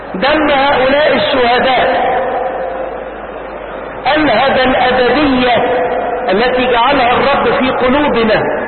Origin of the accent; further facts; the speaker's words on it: Asyut, Asyut Governorate, Egypt; حتى عندنا في أسيوط السهرة اللي عملناها في أسيوط يوم الاثنين